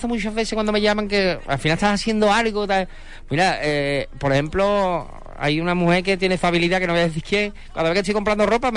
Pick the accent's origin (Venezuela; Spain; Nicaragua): Spain; Huelva, Andalusia; Al final mi Huelva y mi Huelva, Sevilla, esto tan igual, somos tan andaluces todos, ¿no?